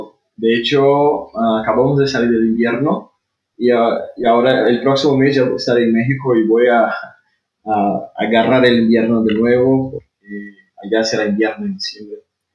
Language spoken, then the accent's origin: Spanish; Brazil; first language Portuguese; Spanish is a second language; soy brasileño. Desde que nací he vivido aquí en mi país, en Brasil. Tengo como lengua materna el portugués